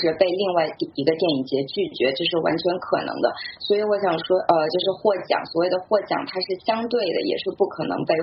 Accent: Wuhan, Hubei, China; 比如说像我是来自武汉，和我去住的特别近

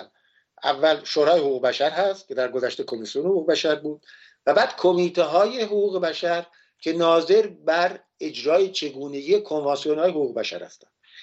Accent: Iran; چون همه میدونستم منم ایرانی هستم

